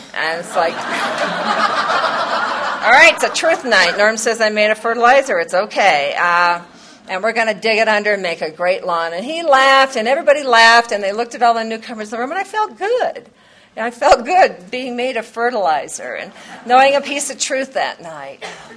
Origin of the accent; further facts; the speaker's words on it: Iowa, United States; They don't really know I'm from Iowa. I can fake I'm from Wisconsin.